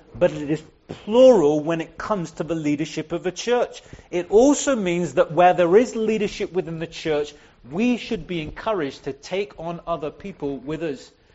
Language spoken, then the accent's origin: English; India; My wife's British and I'm Indian, so he's a half caste.